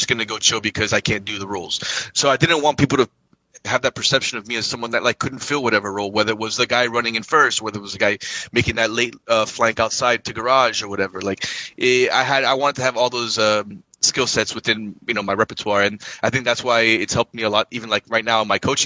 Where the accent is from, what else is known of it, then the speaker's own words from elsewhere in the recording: Miami, Florida, United States; You know, he's like from middle America and I'm from Miami, Hispanic from Miami, so we're so different.